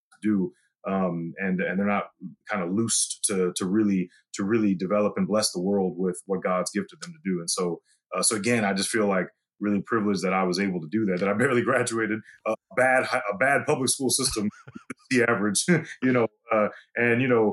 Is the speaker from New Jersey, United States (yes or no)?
no; St. Louis, Missouri, United States; I wasn't even thinking of going to college, honestly, growing up in St. Louis public schools.